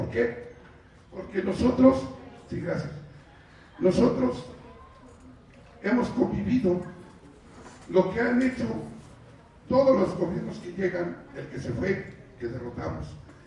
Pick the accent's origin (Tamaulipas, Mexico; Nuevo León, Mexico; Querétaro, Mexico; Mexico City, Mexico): Mexico City, Mexico; San Miguel Ajusco; Y ahorita en San Miguel Ajusco, en San Miguel, mi pueblo, nosotros soy el primer delegado electo en los pueblos de Tlalpan, el primero, por vía de voto.